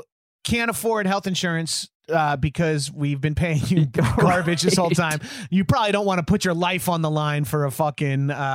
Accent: New York, United States; I'm from New York, so I don't know how to say

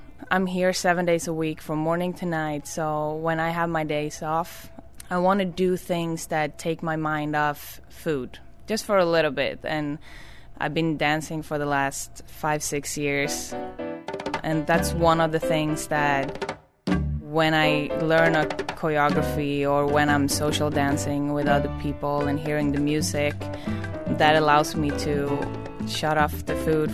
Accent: New York, United States; I'm not from Dallas. I'm actually from New York.

